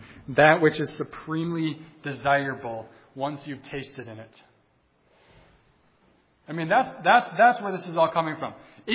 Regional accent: Wisconsin, United States; The glory of the Packers or the, I'm from Wisconsin, remember? The Brewers.

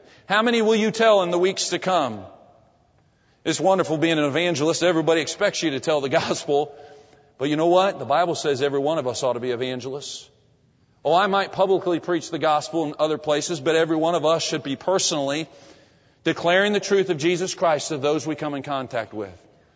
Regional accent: United States; I'm very privileged in my life and being an American and being in a place where I've been able to hear the gospel and now preach the gospel freely in this free land.

